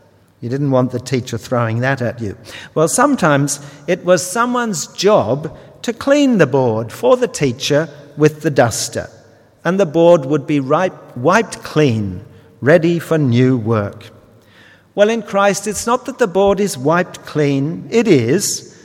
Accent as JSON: {"language": "English", "country": "Australia", "tie": "born or raised there", "said": "I grew up in Australia, and it was a kind of rite of passage to have horse riding lessons."}